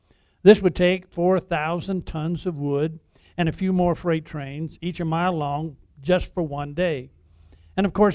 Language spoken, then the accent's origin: English; Colorado, United States; I said, I'm from here in the San Luis Valley. And they say, you've never been anywhere else? And I said, if you're born in the right place, you don't have to move.